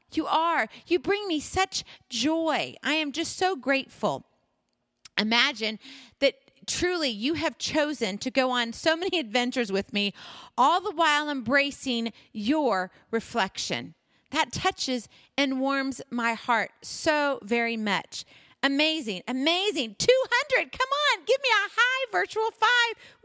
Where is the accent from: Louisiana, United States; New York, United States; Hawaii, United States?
Hawaii, United States; And as you all know, I'm from Hawaii